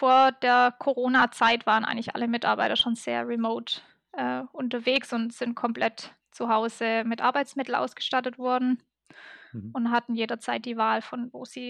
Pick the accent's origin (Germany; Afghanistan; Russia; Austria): Germany; Ulm, Baden-Württemberg; Ich komme aus Ulm ursprünglich